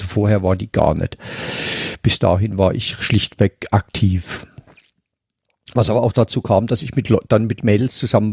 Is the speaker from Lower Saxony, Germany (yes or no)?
no; Hauenstein, Rhineland-Palatinate, Germany; moved away; also born or lived in Heidelberg; wir mussten dann umziehen, weil die Schuhfabriken gingen alle pleite da hinten in Hauenstein, wo ich her bin in der Pfalz. Und meine Mutter hat dann ein Schuhgeschäft in Heidelberg übernommen und dann bin ich nach Heidelberg gekommen.